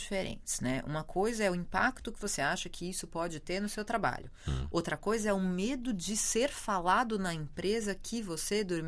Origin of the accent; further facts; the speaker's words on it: São Paulo, Brazil; now in Portugal; cidades que não são metrópoles como São Paulo, de onde eu sou